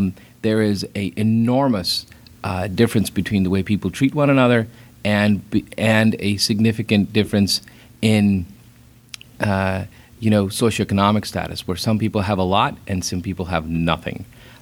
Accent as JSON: {"language": "English", "region": "Indiana", "country": "United States", "tie": "born or raised there", "also_born_or_lived": "Ohio / Pakistan", "said": "So I'm a Midwesterner. I was born in Ohio, grew up in Indiana, and then for a significant period of my life, I had the pleasure of living in Pakistan"}